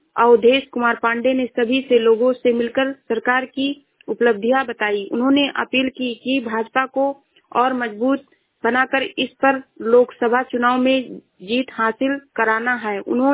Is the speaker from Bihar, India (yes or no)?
no; Uttar Pradesh, India; मैं जिला श्रावस्ती से हूँ।